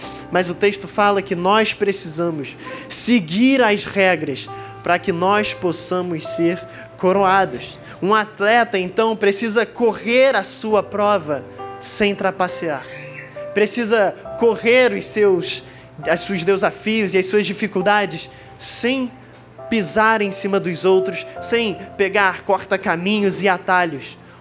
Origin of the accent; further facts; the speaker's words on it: Petrópolis, Rio de Janeiro, Brazil; Eu venho de Petrópolis, inclusive trago um abraço da Segunda Igreja Batista de Petrópolis, mas lá em Petrópolis às vezes é complicado levantar de manhã, porque faz um frio lá diferente.